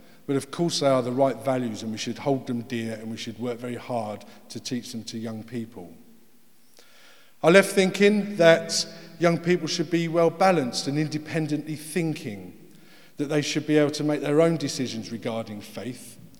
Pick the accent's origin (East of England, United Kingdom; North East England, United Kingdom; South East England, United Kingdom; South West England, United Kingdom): East of England, United Kingdom; Harlow; accent: Essex; This is where the accent comes from. My hometown of Harlow.